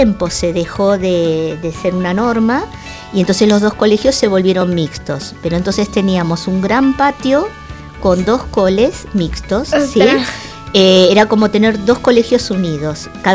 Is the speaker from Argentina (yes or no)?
yes; Buenos Aires, Argentina; Bueno, yo nací en Argentina, en la ciudad de Buenos Aires. Y en un hospital muy cerquita del barrio donde después me crié.